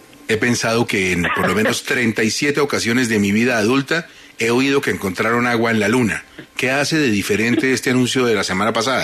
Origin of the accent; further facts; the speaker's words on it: Colombia; Pues se lo voy a preguntar como colombiano de a pie.